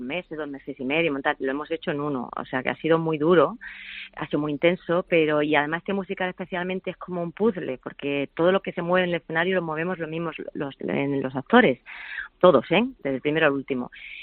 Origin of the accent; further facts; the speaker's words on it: Málaga, Andalusia, Spain; que soy malagueña